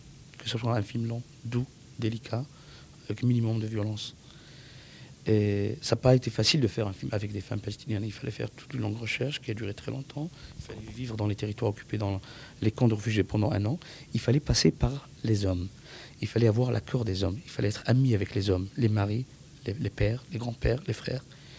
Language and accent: French; Morocco; born there; je suis né au Maroc, donc ça m'a permis d'avoir ces sensibilités culturelles dans la musique